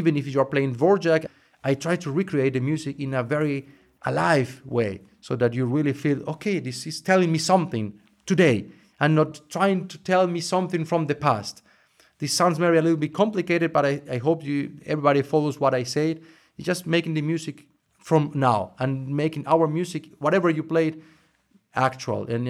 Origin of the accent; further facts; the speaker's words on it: Medellin, Antioquia, Colombia; In fact, I was born in Medellin in Colombia, and I went to school there